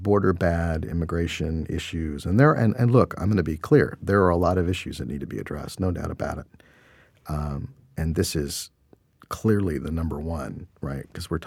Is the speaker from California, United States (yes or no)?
yes; San Diego, California, United States; You know, I'm a native of San Diego. I grew up in South Bay. I grew up hanging out down by Imperial Beach and Camp Surf.